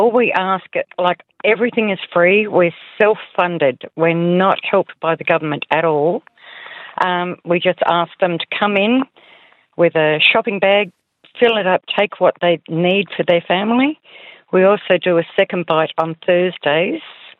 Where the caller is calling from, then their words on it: Victor Harbor, South Australia, Australia; from Victor Harbour.